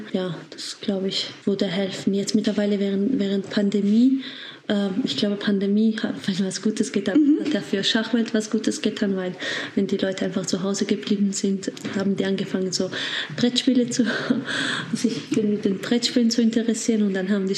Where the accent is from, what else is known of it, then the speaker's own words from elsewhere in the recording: Georgia; now in Germany; Frauen-internationale Meisterin im Schach. Ich komme ursprünglich aus Georgien, lebe ich aber in Deutschland seit fast 10 Jahren.